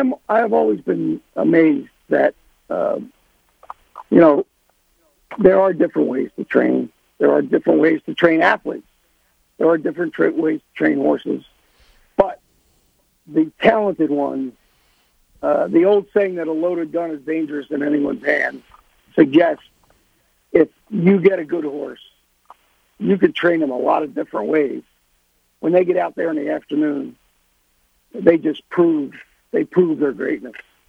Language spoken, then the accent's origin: English; Pennsylvania, United States; And of course, I grew up right there on Juniper Street, right next to the water ice stand, Juniper and Oregon.